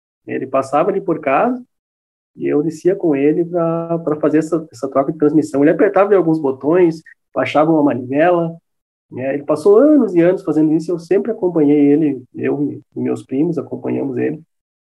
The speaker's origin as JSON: {"language": "Portuguese", "town": "Espumoso", "region": "Rio Grande do Sul", "country": "Brazil", "tie": "born there", "said": "a comunidade de Espumoso, de onde eu surgi, aí, de onde eu nasci, de onde eu estou aí a seguidamente boa cidade aí dos nossos pais, né? Os pais da minha esposa também, os parentes."}